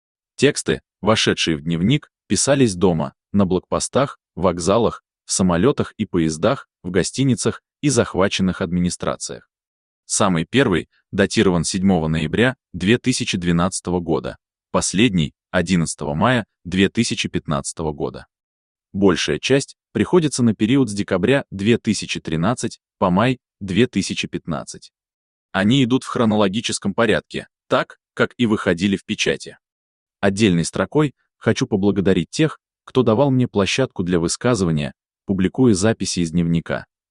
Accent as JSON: {"language": "Russian", "region": "Sevastopol", "country": "Ukraine", "tie": "born or raised there", "also_born_or_lived": "Kyiv", "said": "Родился в Севастополе, живу в нем же. Но в 2008 году переехал в Киев."}